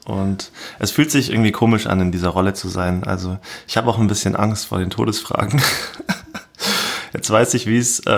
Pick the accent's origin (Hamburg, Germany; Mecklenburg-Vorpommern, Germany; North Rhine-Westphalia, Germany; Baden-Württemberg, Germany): Baden-Württemberg, Germany; Konstanz; now in Freiburg, Germany; Nee, ich komme aus Konstanz am Bodensee.